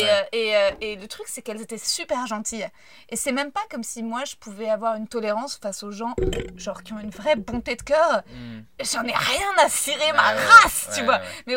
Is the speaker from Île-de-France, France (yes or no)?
yes; Paris, Île-de-France, France; Non, j'ai grandi à Paris.